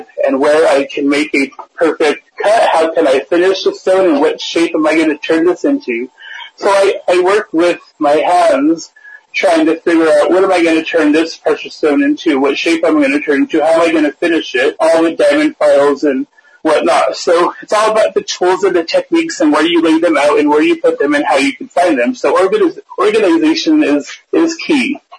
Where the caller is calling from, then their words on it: New Mexico, United States; I am calling in from New Mexico.